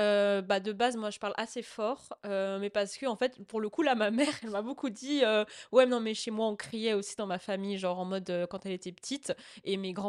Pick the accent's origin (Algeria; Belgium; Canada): Algeria; Enfin, je suis algérienne et genre, en fait, en Algérie, il y a plein de façons d'être algérien.